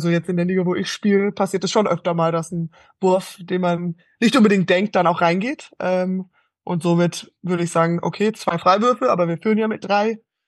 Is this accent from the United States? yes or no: yes; United States; moved away as an adult; now in Germany; Ich bin nämlich davor aus Amerika erst gekommen. Ich bin in Amerika aufgewachsen, habe da meine Schulzeit absolviert, habe dann auch mein Studium in Amerika gemacht